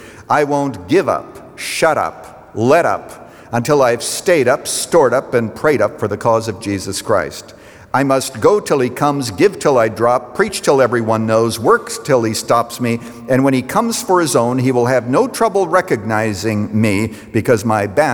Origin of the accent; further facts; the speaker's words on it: Canada; when I was growing up in Canada